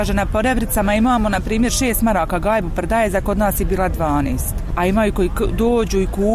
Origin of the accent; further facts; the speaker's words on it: Modrički Lug, Republika Srpska, Bosnia & Herzegovina; ja sam iz Modričkog luga, znači okolina Doboja, Dol Broda, Gledačca, Ošamca, znači osvako